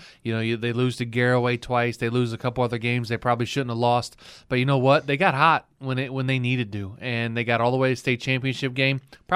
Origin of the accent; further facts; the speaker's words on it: Cincinnati, Ohio, United States; You know, I grew up in Cincinnati, so, you know, I had to deal with the Reds in the 80s